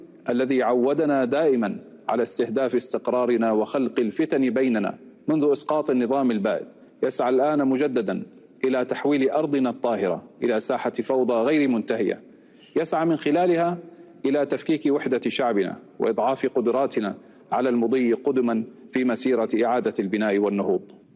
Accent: Syria; نحن أبناء سوريا نعرف جيدا من يحاول جرنا إلى الحرب

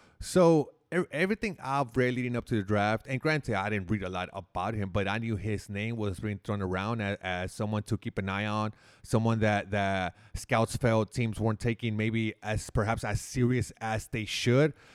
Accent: Houston, Texas, United States; Another surprise was here in my hometown, Houston Rockets, making a trade

